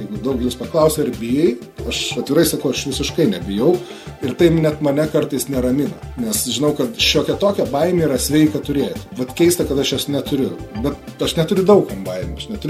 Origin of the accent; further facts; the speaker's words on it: Klaipėda, Klaipėda County, Lithuania; į tokią Klaipėdą aš visada ir mintimis stengiuosi kartais sugrįžti, kad ir būnu toli nuo Lietuvos.